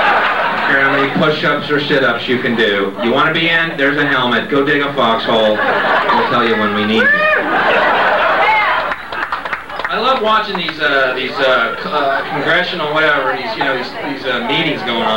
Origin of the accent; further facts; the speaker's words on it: Texas, United States; Because everyone, first of all, I'm from Texas, so everyone in Australia, first of all, thinks you're a goofball, right?